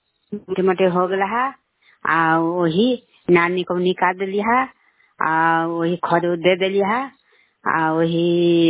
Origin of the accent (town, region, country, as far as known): Bihar, India